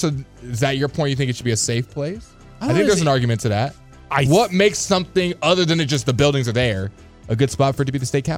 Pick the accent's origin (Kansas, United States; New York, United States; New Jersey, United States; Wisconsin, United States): Kansas, United States; Topeka; Like I said, I'm from Topeka, which is the state capital of Kansas.